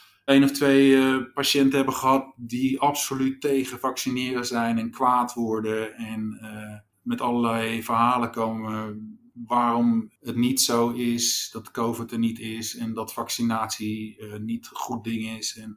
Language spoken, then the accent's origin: Dutch; Netherlands; Nou, kijk, wat ik zeg, ik ben Hollander